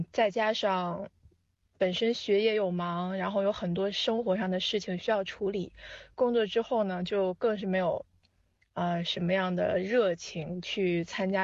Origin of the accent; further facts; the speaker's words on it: Shandong, China; 因为我是山东的考生